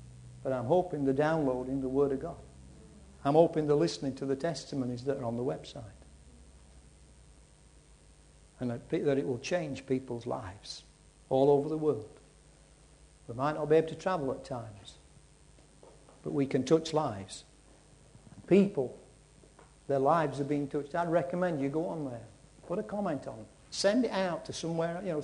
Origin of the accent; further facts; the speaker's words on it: United Kingdom; I'm not, I'm a British subject, okay? I never asked for a European passport.